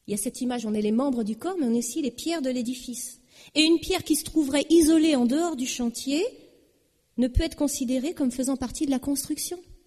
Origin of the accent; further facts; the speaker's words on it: France; born there; Mais à partir du moment où je suis née en France, peu importe que je sois d'accord ou pas, je suis française.